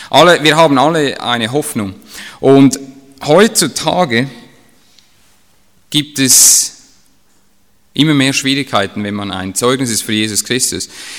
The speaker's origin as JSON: {"language": "German", "country": "Switzerland", "said": "ich bin Ausländer, ich bin Schweizer"}